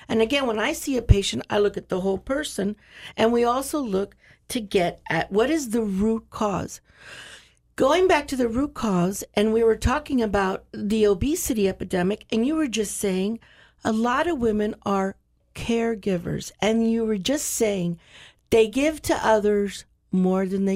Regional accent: Cuba; My family is Latin. I came from Cuba. The biggest insult you can give another Cuban family is they come to visit and you don't even give them a cup of coffee.

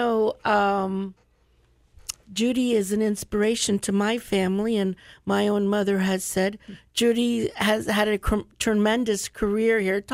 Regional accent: Florida, United States; I know I grew up here in Charlotte County.

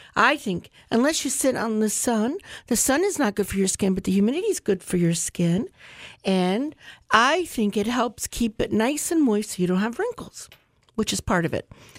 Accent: United States; I'm a family doctor that actually I grew up here in Charlotte County.

